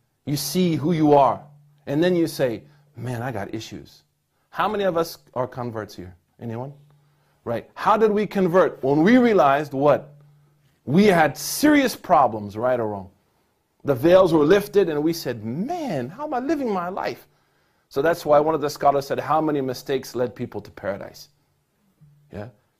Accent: Oklahoma, United States; now in California, United States; When you couple that with the fact that we live in California, I'm originally from Oklahoma.

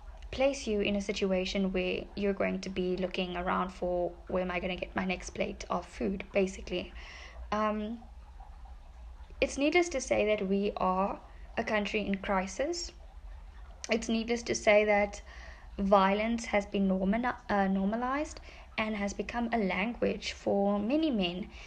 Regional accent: South Africa; especially as a South African, I see it happening.

